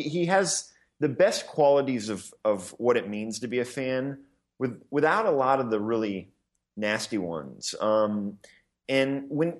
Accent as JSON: {"language": "English", "town": "Kansas City", "region": "Missouri", "country": "United States", "tie": "born or raised there", "also_born_or_lived": "New York", "moved": "as an adult", "said": "Well, you know, I grew up in Kansas City and left when I was in my early 20s to move to New York. So Kansas City is home."}